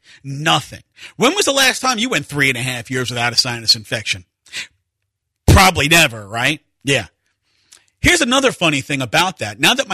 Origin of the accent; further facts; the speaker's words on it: New York, United States; I'm loud because I'm from New York. This is how we are in New York.